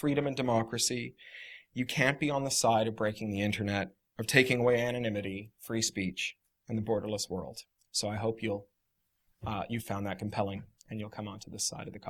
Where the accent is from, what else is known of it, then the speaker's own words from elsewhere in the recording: Canada; Edgar Bronfman Jr., one of my countrymen, I'm a Canadian.